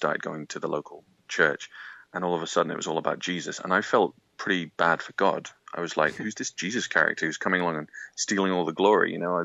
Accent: Yorkshire and the Humber, United Kingdom; also born or lived in Midlands; I was born in the Midlands in Britain, and grew up mostly in Yorkshire, in a very liberal Methodist church

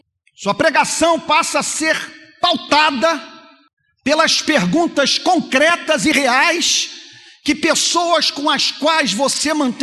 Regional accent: Rio de Janeiro, Brazil; eu sou carioca, nascido na Lapa, gosto de feijão preto, torço para o Botafogo

